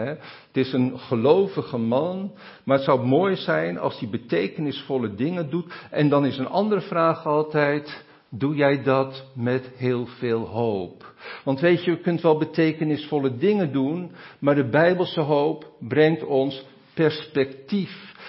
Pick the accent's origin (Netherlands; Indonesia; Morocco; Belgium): Netherlands; He, wij als Nederlanders zijn kaaskoppen, we spreken over Amerikanen als Yankees, de Duitsers hebben ook een naam.